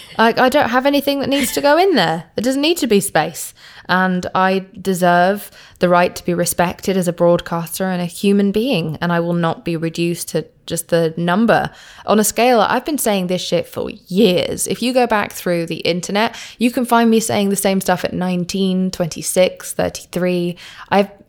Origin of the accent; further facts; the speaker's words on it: United Kingdom; I'm from Britain. And I'm from Pakistan and India